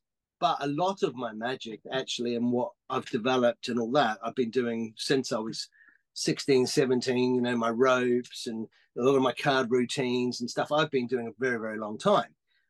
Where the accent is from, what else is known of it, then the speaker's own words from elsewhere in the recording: New Zealand; I grew up in New Zealand